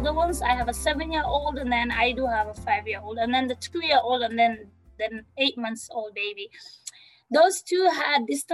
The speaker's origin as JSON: {"language": "English", "town": "Mandera", "region": "North Eastern", "country": "Kenya", "tie": "born or raised there", "said": "I grew up in Kenya. I am from a big family. I have a lot of siblings. And I went to school there. I lived in a small rural town. It wasn't that rural, but it's called Mandaris in the northeastern, and mainly all the population is Somali, Muslim 100%."}